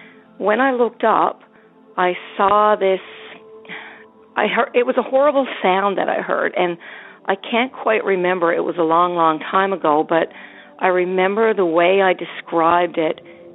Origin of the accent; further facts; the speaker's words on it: Newfoundland and Labrador, Canada; I'm from Newfoundland